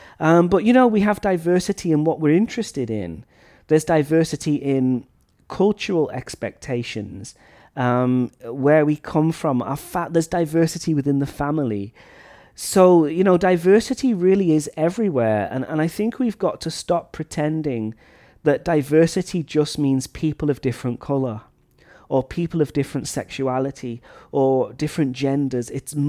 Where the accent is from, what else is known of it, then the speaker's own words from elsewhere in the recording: Wales, United Kingdom; Even in a small area like Northeast Wales, where I'm from, you know, people in Flint speak differently to people from Wrexham, who speak differently to people from Chester.